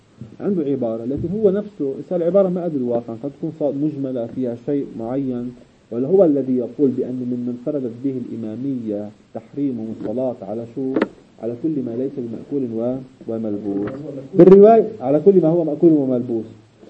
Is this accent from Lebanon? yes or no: yes; Lebanon; اللي عندنا بلبنان بياكلوا المعزة فقط والغنمات